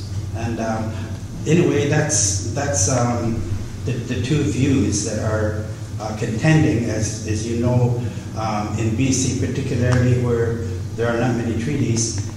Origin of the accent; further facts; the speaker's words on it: India; And that's how I look at it as an Indian.